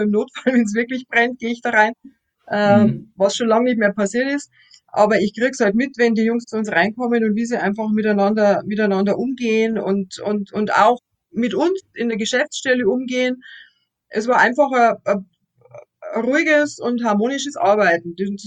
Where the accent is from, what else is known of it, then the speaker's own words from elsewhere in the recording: Straubing, Bavaria, Germany; Ich bin auch eine gebürtige Straubingerin. Ich war mal zum Studium eigentlich auch nicht groß aus Straubing weg.